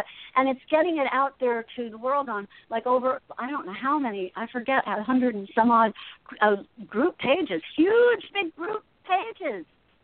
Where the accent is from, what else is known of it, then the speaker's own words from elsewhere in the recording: Asbury Park, New Jersey, United States; And I grew up in Asbury Park. I went to Asbury Park High School. So, you know, I grew up in that city.